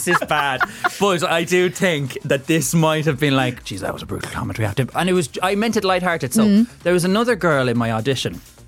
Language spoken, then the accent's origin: English; County Cork, Ireland; I'm from West Cork and we would have grown up with like 40, 50 cousins.